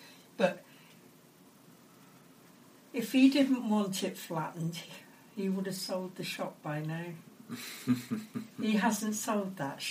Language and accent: English; Cheltenham, South West England, United Kingdom; I'm from Rumfield.